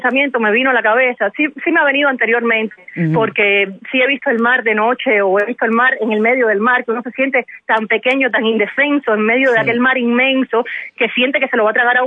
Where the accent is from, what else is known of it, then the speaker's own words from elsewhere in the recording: Cuba; estoy loca por ir a mi tierra, por ver a la gente con la que crecí, por ver a la familia que tengo en Cuba.